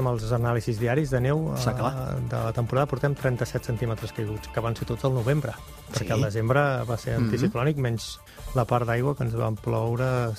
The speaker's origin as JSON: {"language": "Catalan", "town": "Ribes de Freser", "region": "Catalonia", "country": "Spain", "tie": "born or raised there", "said": "Som de Ribes de Freser."}